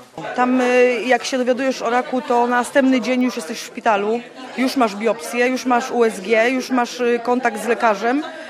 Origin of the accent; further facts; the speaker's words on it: London, United Kingdom; Z Londynu.